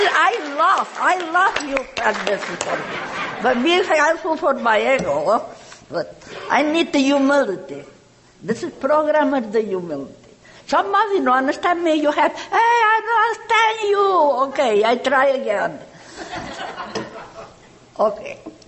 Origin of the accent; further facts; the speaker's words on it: Palma de Mallorca, Balearic Islands, Spain; English is a second language; I'm from Palma de Mallorca, Spain.